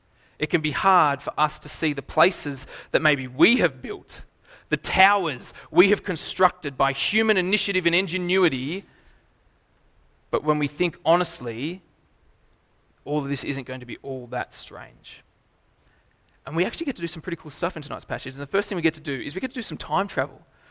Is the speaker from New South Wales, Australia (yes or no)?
yes; Lithgow, New South Wales, Australia; So I grew up in Lithgow, and in Lithgow there's an incredible, incredible thing that you have to go and visit sometime.